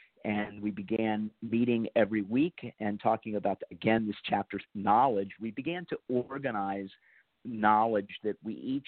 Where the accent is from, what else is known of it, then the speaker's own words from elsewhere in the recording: Florida, United States; I grew up in South Florida and became a Florida Gator in the 70s, so go Gators.